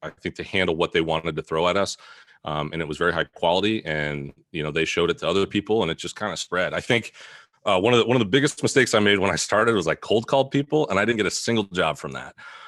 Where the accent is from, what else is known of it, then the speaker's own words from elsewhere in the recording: Idaho, United States; I was born and raised here in Idaho, so outdoors kid. So I understand the outdoors a lot, hunt and fish and all that kind of stuff.